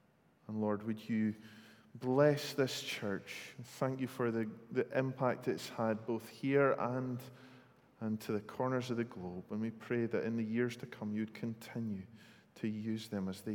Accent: Scotland, United Kingdom; I tell you, as a Scotsman, it's amazing.

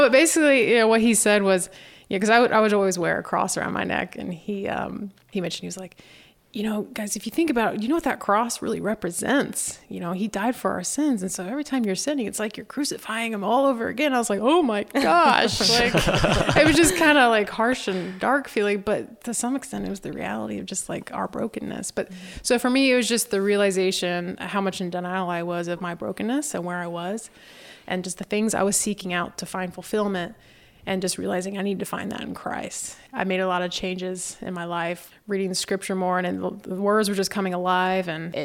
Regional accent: Indiana, United States; moved away as an adult; It was a bit of a culture shock growing up in Indiana, moving there right out of high school.

